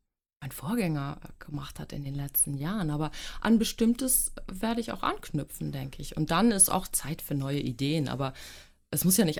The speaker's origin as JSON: {"language": "German", "region": "Hamburg", "country": "Germany", "tie": "born or raised there", "said": "Ich bin sogar geborene Hamburgerin. Also ja. Die Großeltern kommen auch aus Hamburg. Und ich war eine Zeit lang in Glückstadt an der Elbe Pastorin. Ja. Und dann bin ich zurück nach Hamburg"}